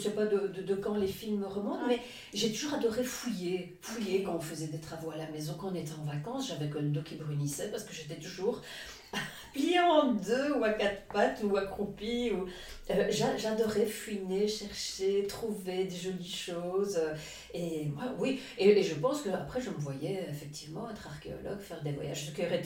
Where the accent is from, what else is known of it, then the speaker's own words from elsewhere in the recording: Charleroi, Wallonia, Belgium; moi je suis Carolo. Donc j'ai eu un peu de mal au départ de quitter ma famille